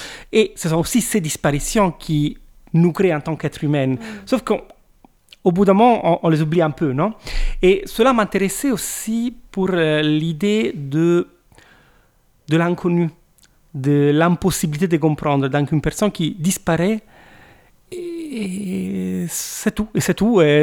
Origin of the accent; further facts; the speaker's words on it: Italy; first language Italian; French is a second language; d'aller en profondeur de choses dont j'avais peur de parler dans ma langue maternelle, l'italienne. À l'époque, j'étais très timide en italien